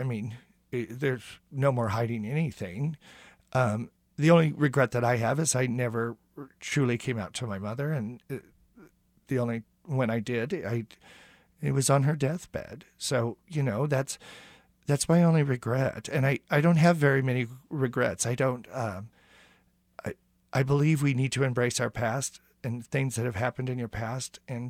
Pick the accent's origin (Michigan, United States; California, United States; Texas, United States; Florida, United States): California, United States; Growing up in California in the 70s, it was more, I'm not sure this is the right word, but it was more hippy-dippy.